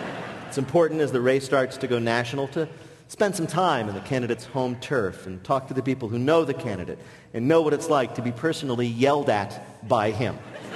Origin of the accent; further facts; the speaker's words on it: Berkeley Heights, New Jersey, United States; I grew up in Berkeley Heights, New Jersey.